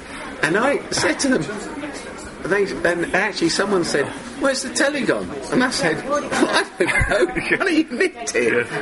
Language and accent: English; London, United Kingdom; when I was 14, when I was a kid, I grew up in South London, and I went to a dump school.